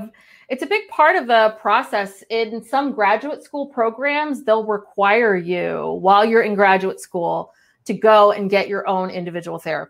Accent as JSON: {"language": "English", "town": "Berkeley", "region": "California", "country": "United States", "said": "I mean, I'm from Berkeley, California, so I do a lot of woo-woo stuff."}